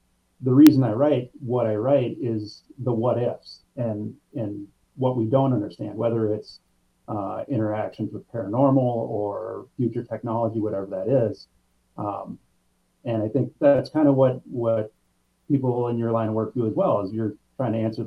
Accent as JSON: {"language": "English", "region": "Minnesota", "country": "United States", "tie": "born or raised there", "lives_now": "Brainerd, United States", "said": "I moved up here about 15 years ago. Yeah, I kind of was born and raised in the Metro, North Metro, and got a job up here, and kind of have loved the quiet and the calm."}